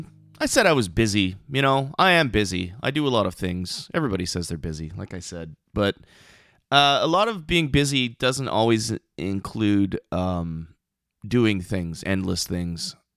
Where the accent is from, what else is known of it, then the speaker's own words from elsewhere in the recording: Thunder Bay, Ontario, Canada; now in Ottawa, Canada; I grew up in Thunder Bay, so winter is in my blood and I don't want it to be there.